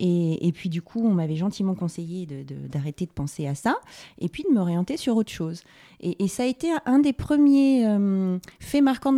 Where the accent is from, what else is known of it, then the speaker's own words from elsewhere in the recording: Hyères, Provence-Alpes-Côte d'Azur, France; also born or lived in Paris; Alors, je suis née à Paris, dans une famille où il y avait déjà une grande sœur. Et puis, assez rapidement, on est parti vivre dans le sud, dans le Var, à Hyères.